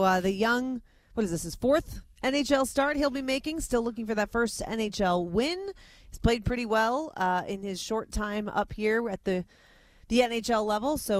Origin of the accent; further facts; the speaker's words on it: Minnesota, United States; I'm from Minnesota. You don't even see Wild stuff. They call themselves the state of hockey.